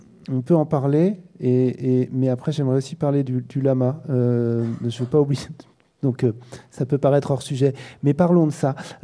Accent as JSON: {"language": "French", "region": "Brittany", "country": "France", "said": "comme mon patronyme l'indique, je suis breton depuis je ne sais pas combien de temps"}